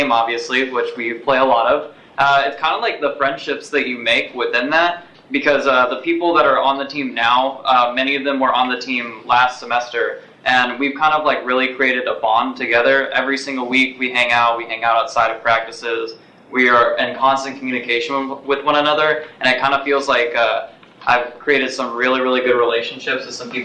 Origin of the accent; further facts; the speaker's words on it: Louisville, Kentucky, United States; So I'm from Louisville, and then I heard about this school and my senior year of high school and came here